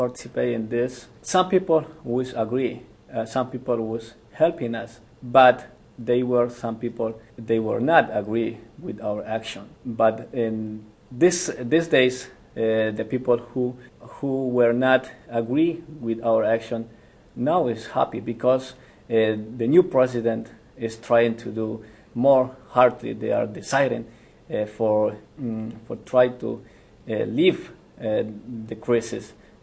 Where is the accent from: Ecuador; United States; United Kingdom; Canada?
Ecuador; we are indigenous people from Ecuador, and the major people from South America, especially from west side, I mean Colombia, Ecuador, Peru, and Bolivia, has roots